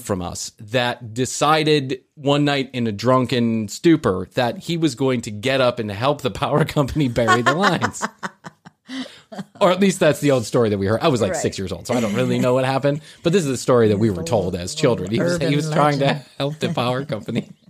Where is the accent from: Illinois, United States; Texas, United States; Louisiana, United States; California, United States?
Illinois, United States; Chicago; There was a guy when I grew up in Chicago.